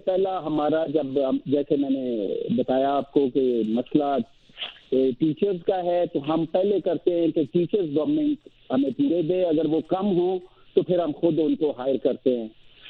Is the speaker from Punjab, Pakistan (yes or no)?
yes; Sheikhupura, Punjab, Pakistan; ضلع شیخوپورہ میں میرا گاؤں ہے